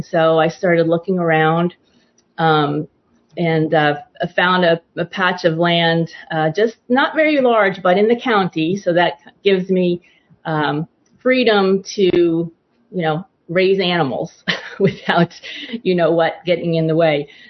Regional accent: New York City, New York, United States; Actually, I grew up in New York City, so it was kind of, you know, tough to pursue that when I was in the concrete jungle, so to speak.

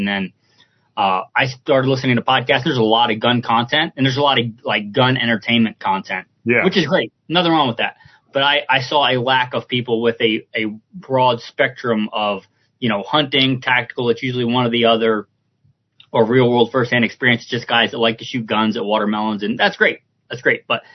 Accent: the South, United States; I grew up rural poor in the South.

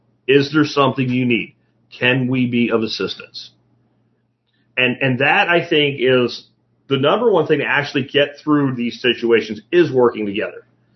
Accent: Pennsylvania, United States; Like, where I grew up in Pennsylvania, I can't imagine the community finding out that anybody was hard on their luck

